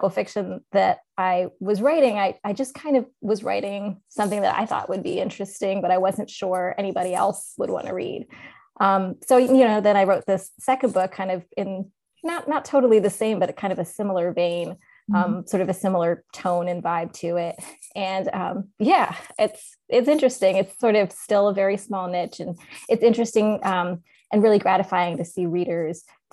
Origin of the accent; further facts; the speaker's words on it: New Jersey, United States; I'm like unabashedly like proud of New Jersey. Like I love, you know, I've been born and raised in New Jersey